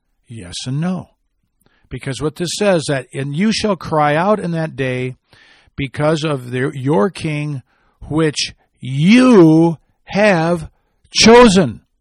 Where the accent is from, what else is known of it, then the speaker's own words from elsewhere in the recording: Midwest, United States; Those storms typically, where I grew up in the Midwest, move from west to east.